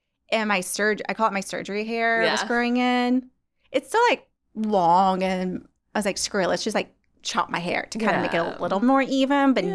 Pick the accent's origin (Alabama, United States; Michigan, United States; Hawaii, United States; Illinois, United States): Alabama, United States; Birmingham; I have heard from a lot of people from my high school, from my hometown in Birmingham, and just people in Atlanta just reaching out